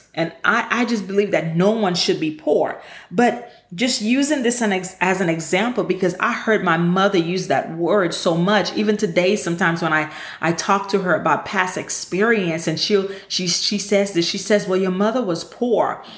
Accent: St. Lucia; now in Houston, United States; that I grew up on the island of St. Lucia. And there were a lot of experiences that I didn't have growing up in St. Lucia.

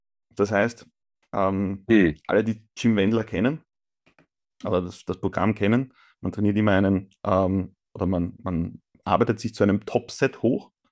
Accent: Austria

